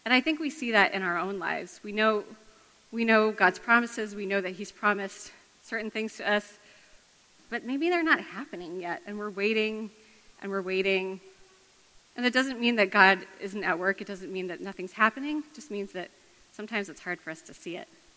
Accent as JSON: {"language": "English", "region": "Washington", "country": "United States", "said": "I'm from Washington State originally"}